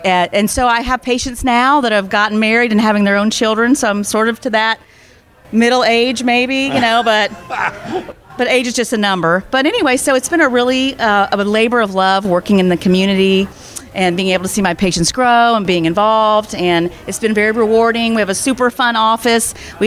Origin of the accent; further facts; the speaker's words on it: Ladson, South Carolina, United States; I've been in the Low Country for 20 years. I'm from Ladson.